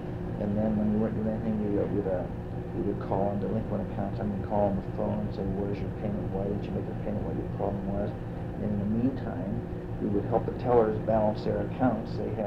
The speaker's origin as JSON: {"language": "English", "town": "Struthers", "region": "Ohio", "country": "United States", "tie": "born or raised there", "said": "I was born in Struthers, Ohio, 1927. Grew up in Struthers. At that time it was a booming steel mill town."}